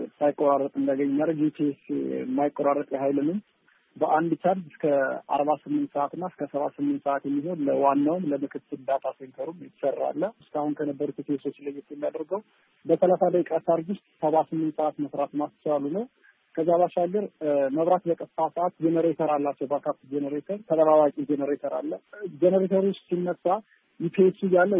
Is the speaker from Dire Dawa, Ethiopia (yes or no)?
no; Kimir Dingay, Amhara, Ethiopia; ያደኩበት ሀገር ክምር ድንጋይ ይባላል። የመብራት አቅርቦት አልነበረንም እና በግል ጀኔሬተር እንጠቀም ነበረ።